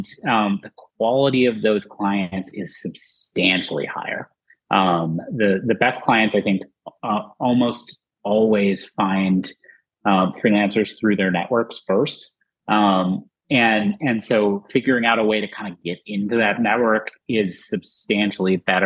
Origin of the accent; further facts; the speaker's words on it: Boston, Massachusetts, United States; It's like, I can say I'm from Boston and that for whatever reason carries weight, even though I never actually see them in person.